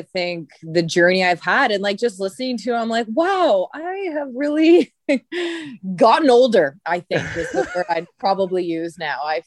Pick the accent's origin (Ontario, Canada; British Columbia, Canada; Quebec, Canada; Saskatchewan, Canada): Ontario, Canada; Ottawa; now in Nova Scotia, Canada; and I'm originally from Ottawa, so I felt really bad for my family.